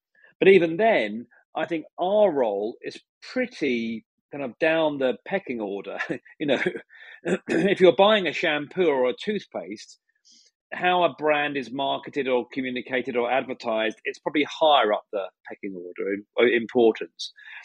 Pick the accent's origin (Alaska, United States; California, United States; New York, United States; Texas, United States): New York, United States; Brooklyn; accent: Brooklyn; My accent kind of gives away where I come from. Brooklyn, of course.